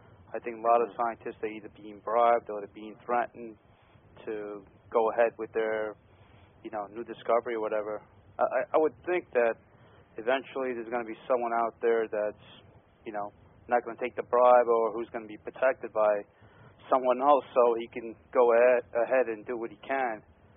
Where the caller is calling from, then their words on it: New Jersey, United States; I'm calling from New Jersey.